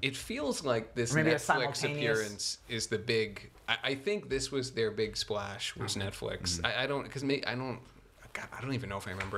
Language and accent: English; Massachusetts, United States; I grew up outside Boston, so when I would see a Good Will Hunting or Witches of Eastwick, some of which was shot in my hometown, it was always a little whoa, that's weird.